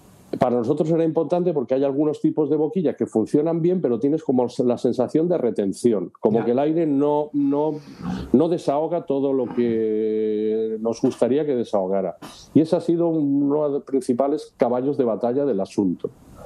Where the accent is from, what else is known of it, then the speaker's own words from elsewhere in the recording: Cocentaina, Valencian Community, Spain; moved away as an adult; now in Madrid, Spain; es de donde yo soy, aunque he desarrollado mi labor profesional básicamente en Madrid durante 38 años. Yo soy de Cocentaina, que es la capital del Comtat.